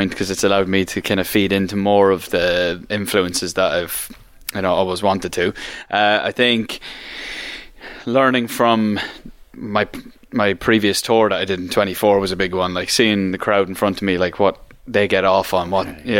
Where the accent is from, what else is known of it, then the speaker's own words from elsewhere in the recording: Ireland; I love being the mad little fella flying the flag. It's something that I just love being Irish.